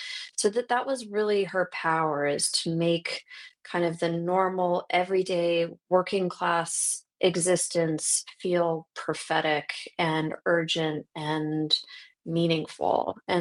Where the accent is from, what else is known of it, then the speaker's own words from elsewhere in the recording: Iowa, United States; I grew up in the Transcendental Meditation movement, and it was at the time in the 1980s in rural Iowa, kind of an isolated community with a really strong belief system